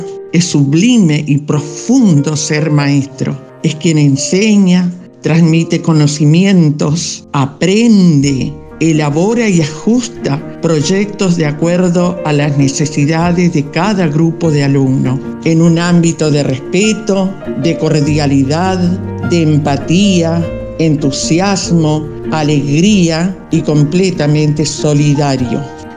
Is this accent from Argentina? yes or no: yes; Saucé, Corrientes, Argentina; now in Paso de los Libres, Argentina; sauceña, pero desde hace prácticamente 3 décadas estoy radicada en esta ciudad de Paso de los Libres